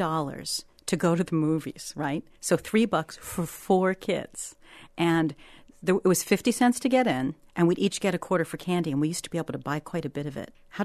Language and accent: English; Edmonds, Washington, United States; there's a great little candy shop in my hometown of Edmonds